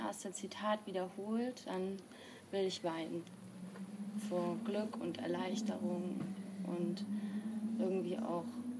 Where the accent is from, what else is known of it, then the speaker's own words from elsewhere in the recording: Mannheim, Baden-Württemberg, Germany; now in Munich, Germany; Also ich bin ja aus Mannheim